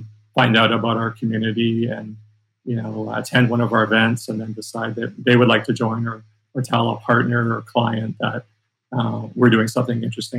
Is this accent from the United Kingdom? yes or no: no; Canada; moved away as an adult; now in United States; I'm speaking as a Canadian now who's lived in the U.S. for decades, but without losing what, you know, what we take pride in as Canadians too in our DNA.